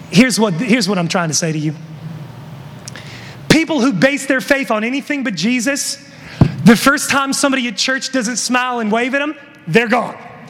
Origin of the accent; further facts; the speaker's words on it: West Virginia, United States; My grandpa, growing up, I'm from West Virginia, and he had a garden always growing up, a big garden, massive.